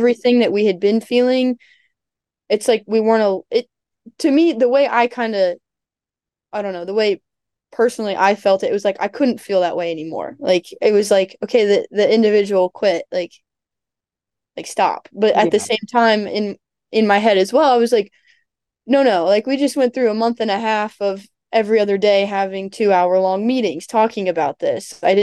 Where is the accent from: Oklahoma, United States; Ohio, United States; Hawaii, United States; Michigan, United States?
Ohio, United States; I mean, I'm from Ohio, so that's like a 6-hour trip.